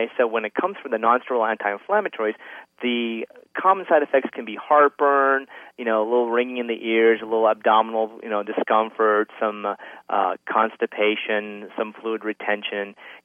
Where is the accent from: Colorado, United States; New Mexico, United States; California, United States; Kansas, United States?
New Mexico, United States; I'm from New Mexico, so and I think it kind of represents most of the United States.